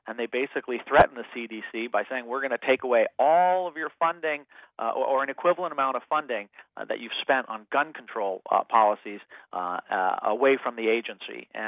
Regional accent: California, United States; In a state like my home state in California, we have an initiative and referendum approach

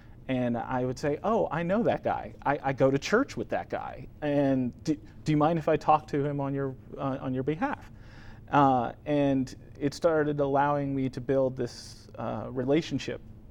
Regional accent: Washington, District of Columbia, United States; now in Las Cruces, United States; I was born and raised in Washington, D.C., grew up there, lived there for 35 years.

